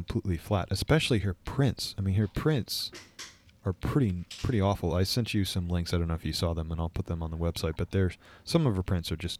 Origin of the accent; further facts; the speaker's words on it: New York, United States; like I said, I grew up in New York, so they're just all over New York.